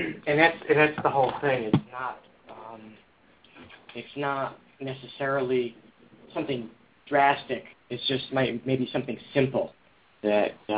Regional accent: New York, United States; I moved from New Jersey, New York, where I grew up, to Seattle.

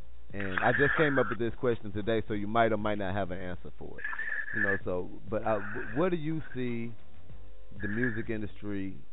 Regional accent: St. Louis, Missouri, United States; I'm from St. Louis, so I'll be like, man, I wish … or somebody did that.

